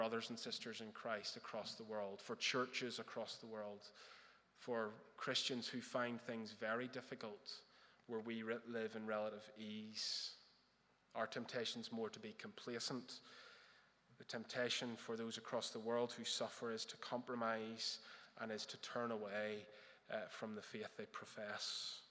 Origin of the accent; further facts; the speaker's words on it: Northern Ireland, United Kingdom; I'm from the North Coast, and so not too far away from McGilligan Prison.